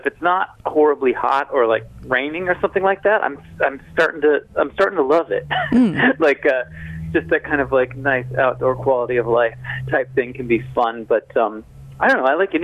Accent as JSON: {"language": "English", "town": "Chicago", "region": "Illinois", "country": "United States", "said": "I'm from Chicago originally. … were like our, you know, most famous band of that alternative rock era."}